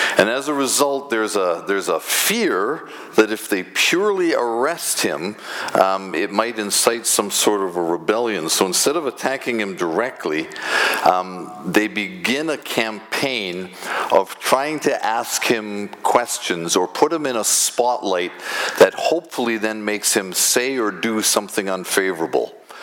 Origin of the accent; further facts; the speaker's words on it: Canada; I also want to speak, like Dave did, about how this nationalism of being Canadian, how we can bring that into a closer focus, figure out what our responsibilities are as citizens